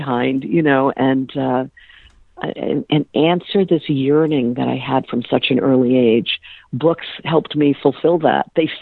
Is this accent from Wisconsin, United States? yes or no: no; Rhode Island, United States; I was a blue-collar Italian-American kid growing up in a depressed mill town in Rhode Island, but I had that big dream.